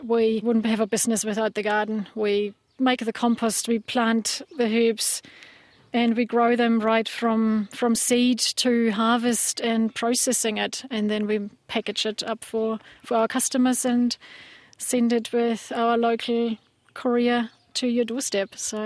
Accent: Germany; I grew up in Germany on a 20-cow dairy farm, small scale, how it was just normal in the days.

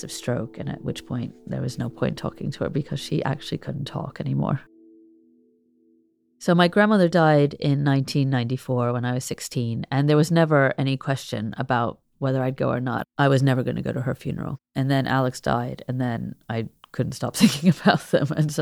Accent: England, United Kingdom; my grandmother was as French as I am English, which is to say, not very.

